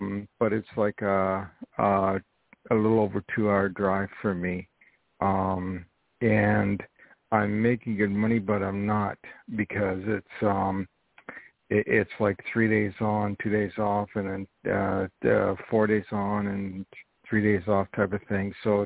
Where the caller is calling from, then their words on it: New York, United States; I'm calling from New York.